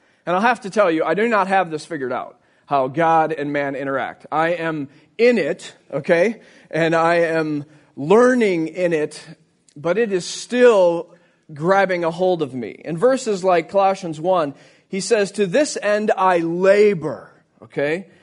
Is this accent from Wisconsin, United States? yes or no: yes; Wisconsin, United States; You know, I'm from Wisconsin, so you have to kind of walk with me today. We're straight-ahead kind of people, okay? Because you don't survive in minus 20 if you're not serious about walking